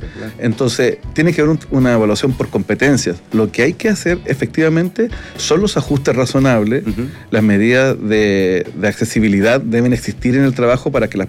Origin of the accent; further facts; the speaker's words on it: Yungay, Ñuble, Chile; Nosotros somos de la región de Ñuble, yo vengo de Yungay